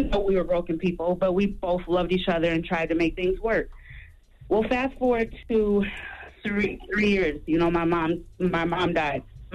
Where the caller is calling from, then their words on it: Minnesota, United States; I'm calling from Minnesota.